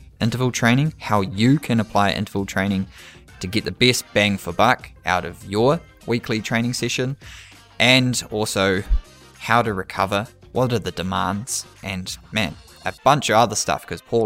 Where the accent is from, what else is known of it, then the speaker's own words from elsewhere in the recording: New Zealand; as a Kiwi